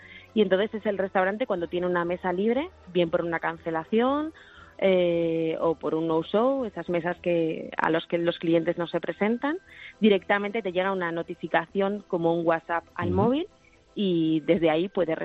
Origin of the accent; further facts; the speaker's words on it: Valladolid, Castile and León, Spain; Somos de Valladolid todos.